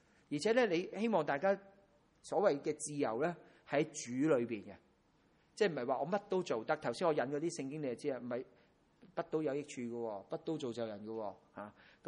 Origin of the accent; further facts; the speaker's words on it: China; 係我哋係中國人啦，係有中國嘅農曆新年啦。